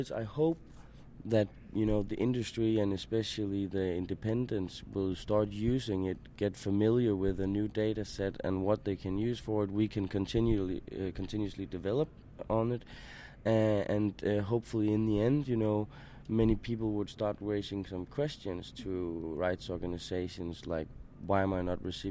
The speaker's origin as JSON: {"language": "English", "country": "Denmark", "said": "I'm from Denmark, and our office is based in Copenhagen."}